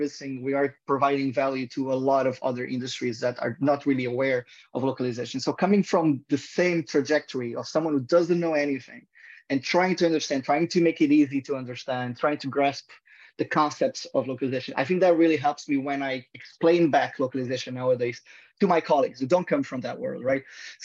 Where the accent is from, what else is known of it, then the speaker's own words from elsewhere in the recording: Portugal; I'm originally from Portugal, but I always knew I wanted to live abroad